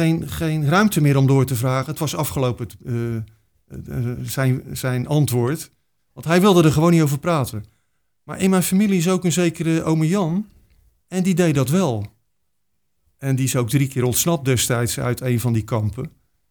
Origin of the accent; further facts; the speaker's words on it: Rotterdam, South Holland, Netherlands; En in Rotterdam was het zo, ik kom van Zuid.